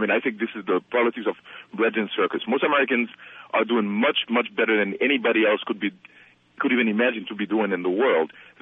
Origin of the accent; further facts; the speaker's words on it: Haiti; now in United States; I'm originally from Haiti